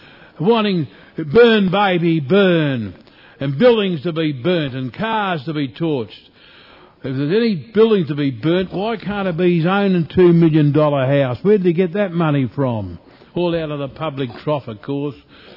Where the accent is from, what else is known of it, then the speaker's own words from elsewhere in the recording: Australia; Now, as an Australian, I felt proud that I was alive to go into the bicentenary.